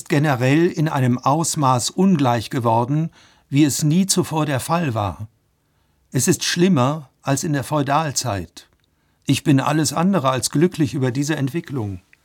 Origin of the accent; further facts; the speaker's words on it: United Kingdom; German is a second language; Ich bin in Großbritannien aufgewachsen. In meiner Jugend konnte